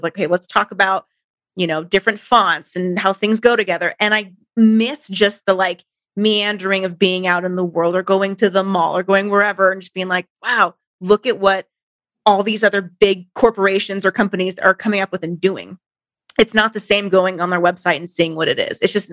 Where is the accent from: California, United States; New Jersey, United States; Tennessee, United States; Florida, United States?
California, United States; But I'm from California.